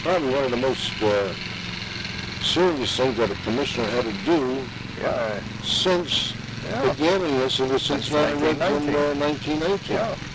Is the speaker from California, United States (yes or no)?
no; New Jersey, United States; He settled down in my hometown in New Jersey.